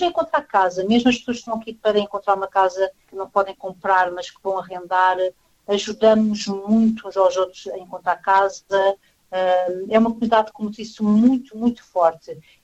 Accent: Lisbon, Portugal; porque nós somos de Lisboa

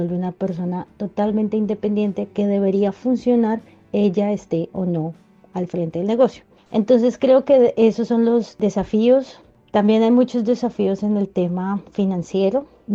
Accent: Colombia; soy de Colombia.

